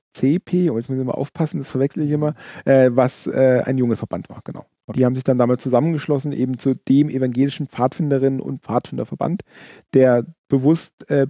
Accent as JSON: {"language": "German", "region": "Bavaria", "country": "Germany", "said": "Das ist das Problem, wir kommen aus dem Allgäu"}